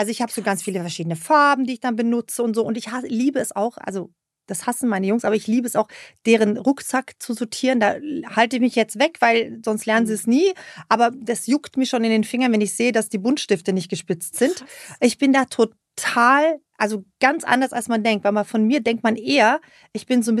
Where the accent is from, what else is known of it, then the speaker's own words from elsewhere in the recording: Oslo, Norway; also born or lived in Taiwan / England; now in Germany; Mama ist Norwegerin, Papa ist Deutscher, aber wir sind, genau, aber wir sind in Norwegen aufgewachsen.